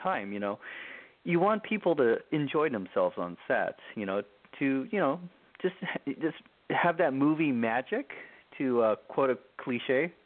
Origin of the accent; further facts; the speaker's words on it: Alameda, California, United States; born there; also born or lived in Japan; Well, I was born in Alameda, California. That's a suburb of San Francisco, and I moved around a lot, as a child, between Japan and the United States.